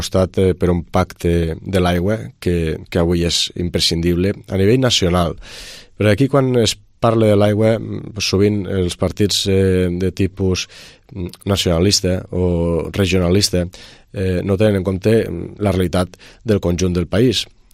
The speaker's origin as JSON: {"language": "Catalan", "town": "Pontons", "region": "Catalonia", "country": "Spain", "said": "a Pontons, al meu poble."}